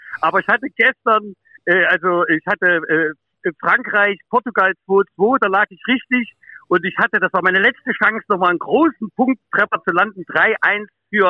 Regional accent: Saxony, Germany; Also ich als Sachse fühle mich da sehr, sehr gut aufgehoben, ein bisschen habe ich ja doch Sehnsucht nach Leipzig

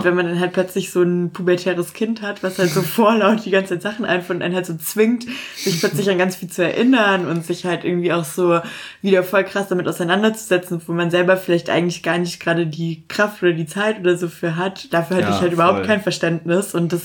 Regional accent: Germany; So irgendwie Deutsch ist meine Erstsprache. Ich habe irgendwie seit meiner Geburt einen deutschen Pass und so.

